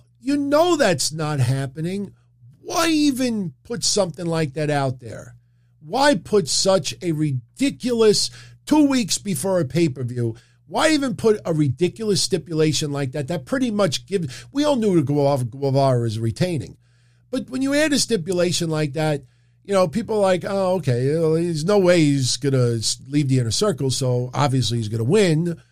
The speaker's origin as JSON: {"language": "English", "region": "New York", "country": "United States", "said": "Even though a lot of you had to make fun of my accent because I'm from New York, obviously."}